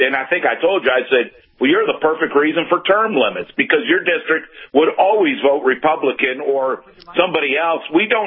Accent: Ohio, United States; Yeah, I'm from Ohio.

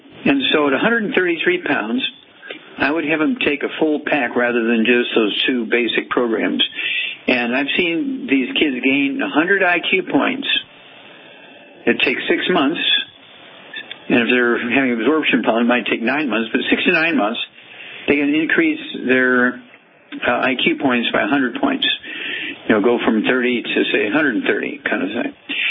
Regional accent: Missouri, United States; Yeah, I'm from Missouri. I know what that is.

